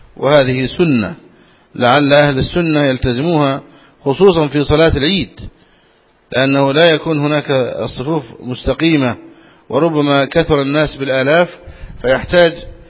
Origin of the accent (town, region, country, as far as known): Egypt